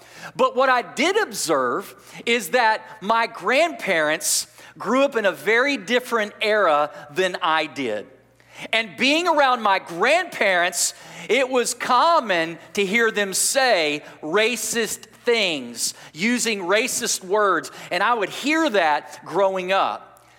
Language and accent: English; Irving, Texas, United States; I grew up in Texas, and I grew up in the Dallas Metroplex area. Really, Irving is a suburb of Dallas, right next door.